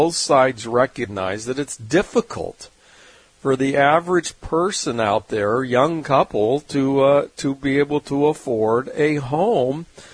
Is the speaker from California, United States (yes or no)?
yes; San Diego, California, United States; We fought it ever since, you know, growing up in San Diego.